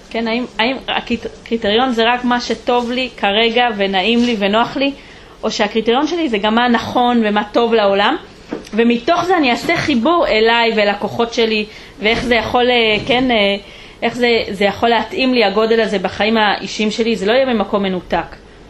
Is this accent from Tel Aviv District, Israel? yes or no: no; Jerusalem, Jerusalem District, Israel; also born or lived in United States; אני באתי מירושלים, אמרתי לכם, היה לנו גם כמה שנים בארצות הברית